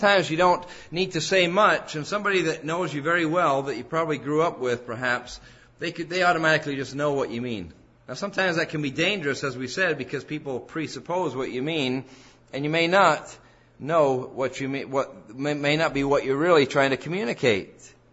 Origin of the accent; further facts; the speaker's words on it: England, United Kingdom; I grew up in England, as many of you know, and many people automatically think that everybody in England sounds like the Queen.